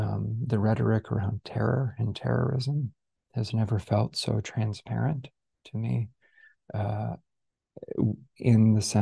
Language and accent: English; United States; there are a lot of reasons to feel betrayal as an American.